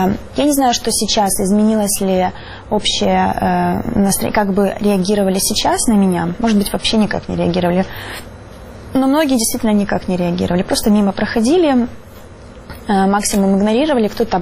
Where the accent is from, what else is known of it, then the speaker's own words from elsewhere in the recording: Kerch, Crimea, Ukraine; все это начиналось с моего родного города, с Керчи.